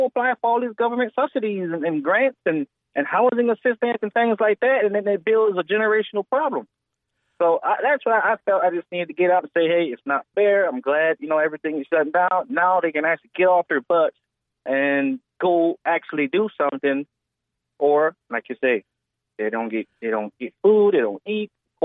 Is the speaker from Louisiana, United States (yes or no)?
yes; New Orleans, Louisiana, United States; You know, I'm from New Orleans, by the way.